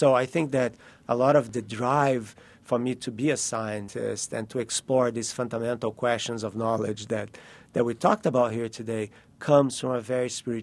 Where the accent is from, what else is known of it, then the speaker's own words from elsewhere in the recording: Rio de Janeiro, Brazil; I grew up in Rio